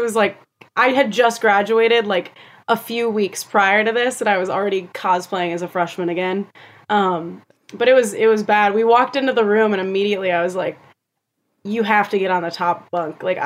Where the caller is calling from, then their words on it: North Carolina, United States; Yeah, so I am zooming in from the Appalachian Mountains of North Carolina.